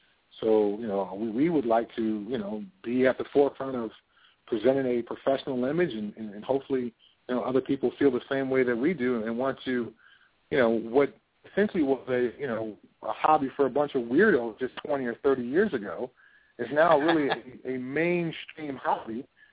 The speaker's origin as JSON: {"language": "English", "town": "Pasadena", "region": "California", "country": "United States", "tie": "born or raised there", "lives_now": "Colorado, United States", "said": "camps back in my hometown of Pasadena, California, and I do a lot of coaching in Colorado"}